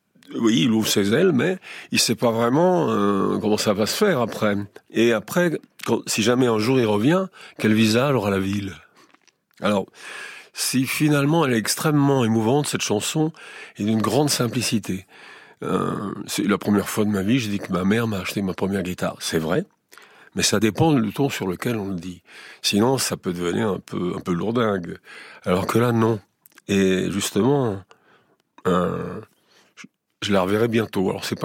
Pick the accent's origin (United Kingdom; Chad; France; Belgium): Belgium; je suis noir, je suis belge, je suis fumée, poussière, vacarme et tout ça.